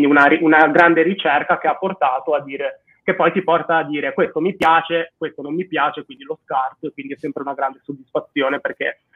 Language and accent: Italian; Liguria, Italy; io sono ligure e la Liguria è una terra di attracco e di partenza, cioè una striscia di terra molto sottile fra il mare e le montagne